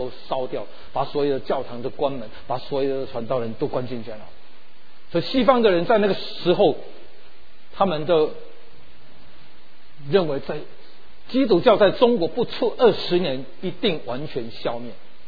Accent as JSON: {"language": "Chinese", "country": "Philippines", "tie": "born or raised there", "said": "我是在菲律宾长大的，我跟师母，我们是在菲律宾长大，"}